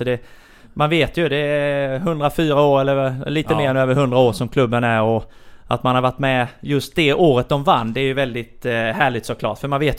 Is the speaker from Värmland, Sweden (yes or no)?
no; Alvesta, Kronoberg County, Sweden; Jag är ju från Alvesta och...